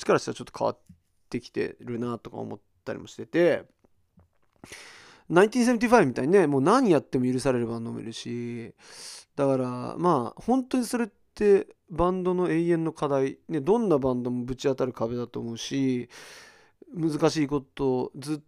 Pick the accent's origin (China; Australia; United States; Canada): United States; now in Japan; もちろんアメリカンピザがもともと好きだったんですよ。アメリカで育ったし、みたいな。